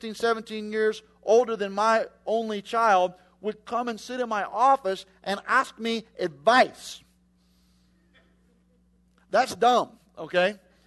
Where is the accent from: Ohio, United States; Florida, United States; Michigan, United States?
Florida, United States; West Palm Beach; also born or lived in Louisville; I'm from West Palm Beach, as Dan said before we got up here.